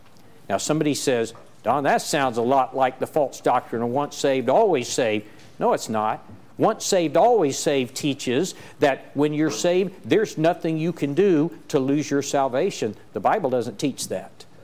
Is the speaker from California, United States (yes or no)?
no; South Carolina, United States; I'm from South Carolina, and I just came here